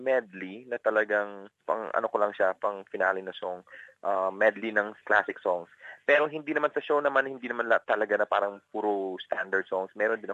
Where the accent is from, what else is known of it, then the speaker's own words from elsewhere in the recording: Cagayan de Oro, Northern Mindanao, Philippines; From Cagayan de Oro ako eh, so Bisaya.